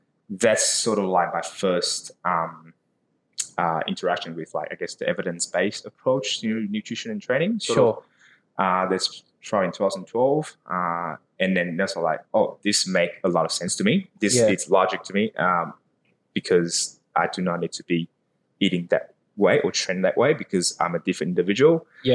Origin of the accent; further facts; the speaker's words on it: Taiwan; moved away; because I moved all the way from Taiwan. So that's where I grew up.